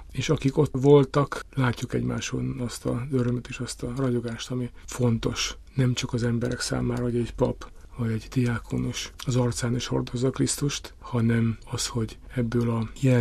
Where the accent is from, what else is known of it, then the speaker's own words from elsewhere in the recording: Székesfehérvár, Fejér, Hungary; állandó diákonos. Székesfehérvárról jöttem